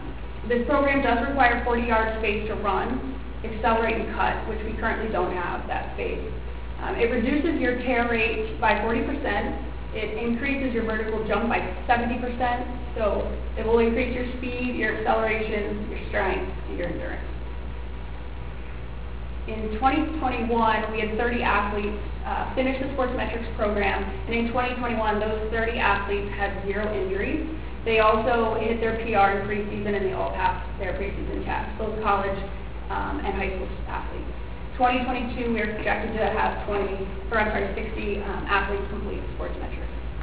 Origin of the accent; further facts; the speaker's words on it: Hershey, Pennsylvania, United States; I grew up here in Hershey. I lived here over 32 years. Graduated from Hershey High School.